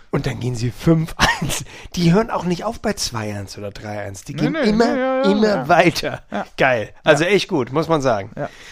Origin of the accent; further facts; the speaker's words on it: Hamburg, Germany; als Hamburger kannst du ja nicht so richtig Bremen-Fan sein